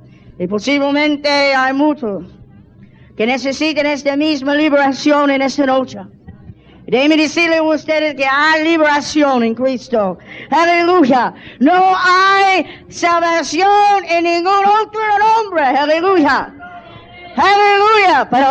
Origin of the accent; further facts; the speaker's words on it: United States; Spanish is a second language; Como ustedes saben, yo soy americana. Yo no sé cómo ustedes saben eso